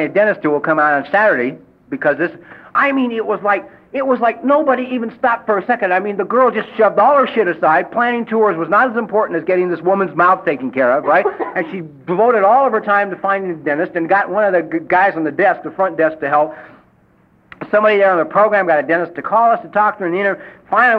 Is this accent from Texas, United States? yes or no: no; Los Angeles, California, United States; I'm from Los Angeles, which has not been my experience with emergency hospitals and doctors.